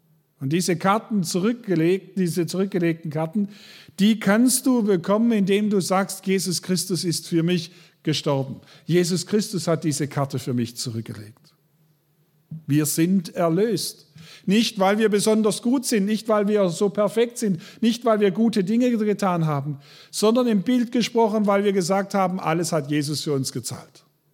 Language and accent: German; Baden-Württemberg, Germany; now in Schwieberdingen, Germany; Ich habe das sehr wohl mitbekommen, als wir weggezogen sind aus dem Schwarzwald.